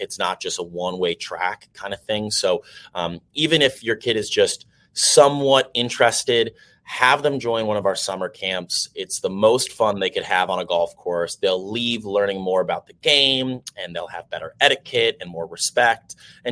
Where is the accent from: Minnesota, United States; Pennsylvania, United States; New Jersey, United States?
Minnesota, United States; No, I'm from Minnesota originally, but my grandparents moved and got a house down here a long time ago